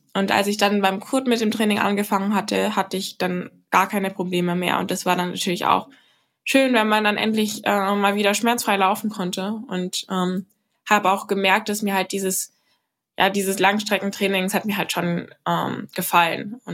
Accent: Kladow, Berlin, Germany; Und sonst bei uns daheim in Klado gibt es halt auch super viele Laufmöglichkeiten an der Havel.

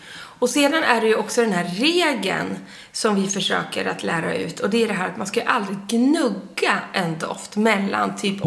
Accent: Sundsvall, Västernorrland County, Sweden; born there; när jag fyllde år upp i Sundsvall där jag är född, då blommade ju alltid syrenen till min födelsedag, vilket är 23 juni. Eftersom det är norröver så är det den lite senare.

